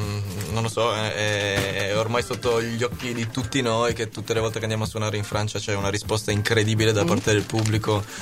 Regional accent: Turin, Piedmont, Italy; Sì, poi vabbè, noi siamo di Torino, quindi siamo abbastanza vicini

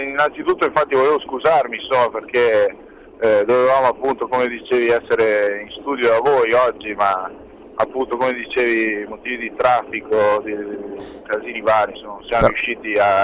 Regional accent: Chioggia, Veneto, Italy; Beh, noi, fai conto, siamo di Chioggia, quindi cittadina di provincia, provincia di Venezia, quindi abbastanza isolata anche dal punto di vista proprio territoriale, geografico.

